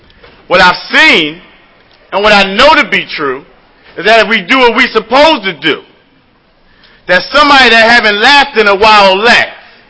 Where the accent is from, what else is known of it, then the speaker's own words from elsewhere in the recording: New Jersey, United States; I'm originally from the Greater Camden area, Narcotics Anonymous. I was born and raised in New Jersey.